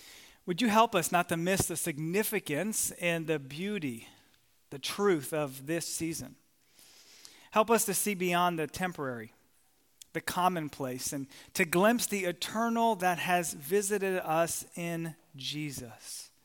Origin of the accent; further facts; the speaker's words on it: Frederick, Maryland, United States; Well, Emily and I, we grew up in Frederick, Maryland.